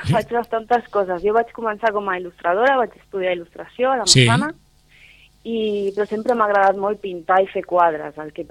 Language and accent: Catalan; Lleida, Catalonia, Spain; born there; now in Sitges, Spain; Jo vaig néixer a Lleida.